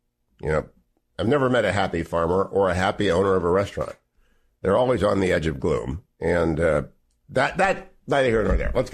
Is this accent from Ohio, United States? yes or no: yes; Ohio, United States; now in California, United States; I'm from Ohio. Nothing fazes me, as I said on the show. I don't care if it's a blizzard.